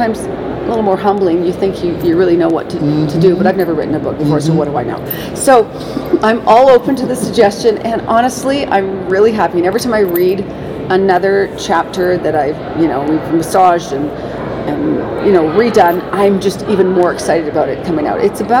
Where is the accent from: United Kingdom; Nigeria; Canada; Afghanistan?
Canada; now in United States; I'm a dual. I'm a Canadian and an American.